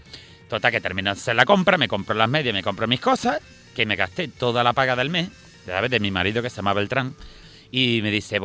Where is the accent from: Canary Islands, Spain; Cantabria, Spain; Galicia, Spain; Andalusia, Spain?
Andalusia, Spain; Estepona; now in Sweden; mi marido y yo somos de Estepona, pero nos fuimos, ¿sabes? Nos fuimos para allá con los suecos. Y, hombre, nos consideramos suecos por los años que llevamos